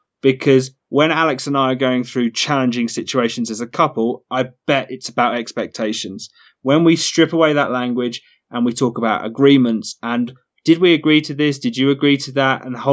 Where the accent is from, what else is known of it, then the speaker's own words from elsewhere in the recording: United Kingdom; because I'm from Britain